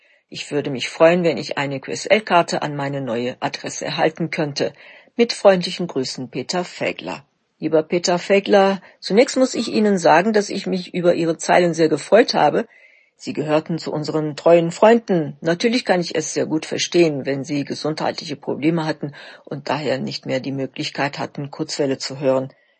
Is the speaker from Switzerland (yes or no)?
no; Gaziantep, Turkey; Ich würde nämlich sehr stolz euch meine Heimatstadt Gaziantep zeigen und wir würden zusammen die Gaziantep-Küche genießen.